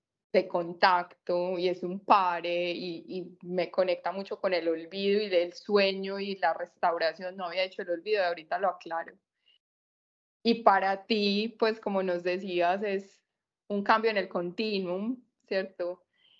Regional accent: Colombia; now in Norway; yo soy de Colombia y estoy viviendo en este momento en Noruega por un periodo de tiempo.

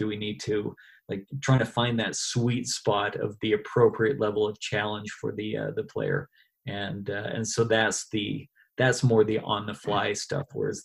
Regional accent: Calgary, Alberta, Canada; Well, that was my third time being in Australia, and it was amazing for me the first time that I came coming from Canada

